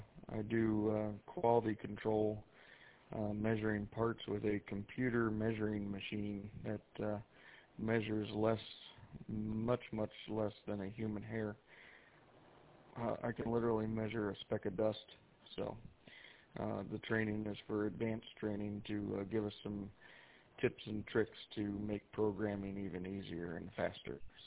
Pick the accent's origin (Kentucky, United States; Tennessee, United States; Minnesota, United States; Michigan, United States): Michigan, United States; We're just right outside of Detroit.